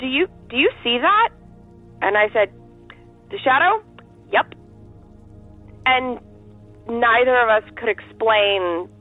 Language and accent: English; Boston, Massachusetts, United States; I'm also from the Boston area, and I drive on Route 2 West kind of a lot.